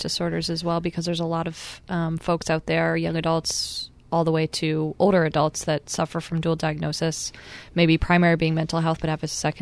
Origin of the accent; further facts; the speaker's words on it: Guilford, Connecticut, United States; growing up, you know, pretty in an affluent area, I grew up in Guilford, came from a loving home with two parents. I was the oldest of four kids.